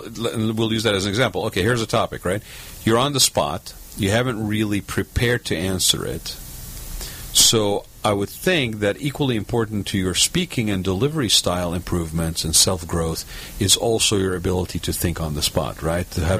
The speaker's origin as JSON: {"language": "English", "town": "San Clemente", "region": "California", "country": "United States", "said": "And I said I was from San Clemente."}